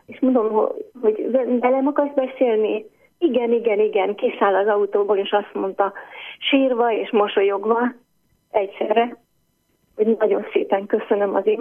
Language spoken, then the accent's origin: Hungarian; Alsónémedi, Pest, Hungary; Ismerjük egymást, egymástól nem messze lakunk, itt nőttünk fel mindnyájan Alsónémediben